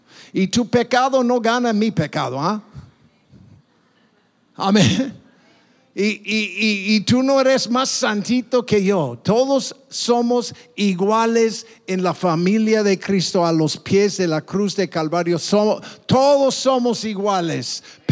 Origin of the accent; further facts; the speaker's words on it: United States; yo soy güero y vengo de los Estados Unidos.